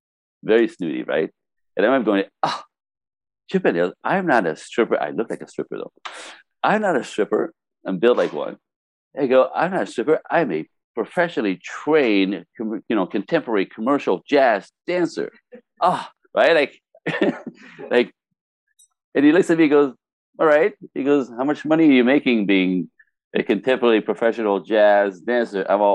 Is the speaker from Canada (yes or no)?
yes; Canada; I mean, seriously, I'm Canadian, right?